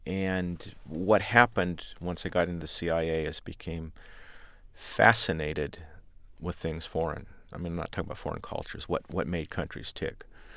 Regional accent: United States; I, as an American, would prefer that this money was being spent here.

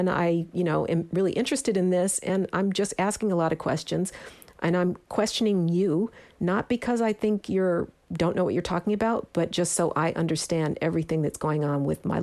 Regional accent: Denver, Colorado, United States; It doesn't account for the fact that I grew up in the Mile High City.

